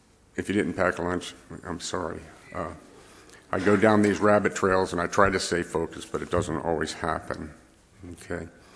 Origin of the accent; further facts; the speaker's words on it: Ireland; So I'm Irish, so you're going to have to assume that I really didn't care what color it was